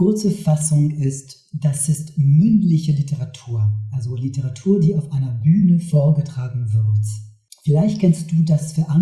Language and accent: German; France; German is a second language; moved away as an adult; now in Berlin, Germany; Ich bin in Frankreich geboren und dort aufgewachsen. Und als ich 20 war ungefähr, bin ich nach Deutschland gezogen.